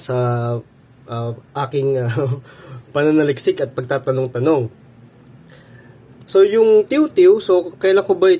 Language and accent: Tagalog; Mimaropa, Philippines; So ako po ay taga Marinduque, no?